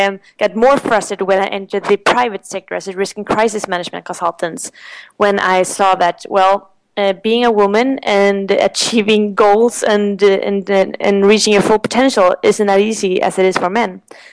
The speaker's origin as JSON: {"language": "English", "country": "Sweden", "said": "and I'm from Sweden"}